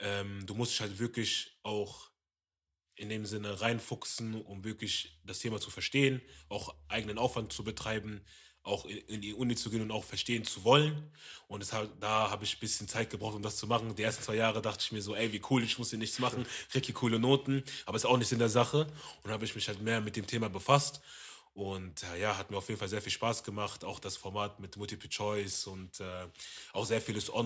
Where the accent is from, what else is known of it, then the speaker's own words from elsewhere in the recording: United States; Weil die Mannschaften meinten, ey, ich komme aus Amerika, ja.